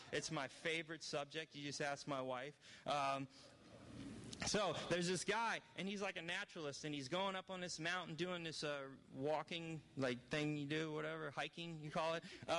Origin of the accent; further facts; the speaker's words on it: New Orleans, Louisiana, United States; We're going to go through my hometown, New Orleans, and then we're going to go to Icky Paw in New York. She's actually from New York. I'm from New Orleans